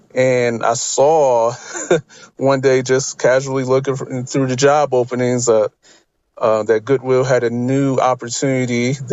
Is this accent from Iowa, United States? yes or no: yes; Waterloo, Iowa, United States; also born or lived in Missouri; now in Tucson, United States; I'm not from Tucson, so I'm originally from Waterloo, Iowa, and I spent some time living in the state of Missouri.